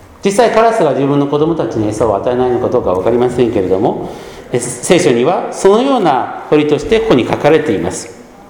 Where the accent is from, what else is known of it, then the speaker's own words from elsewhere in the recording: Gunma, Japan; 私の出身の関東群馬では北はこの渡良瀬川、 南はこの利根川という大きな川が流れます。